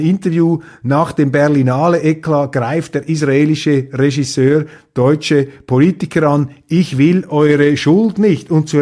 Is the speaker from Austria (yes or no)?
no; Switzerland; dass ich das als Schweizer, das steht mir eigentlich gar nicht zu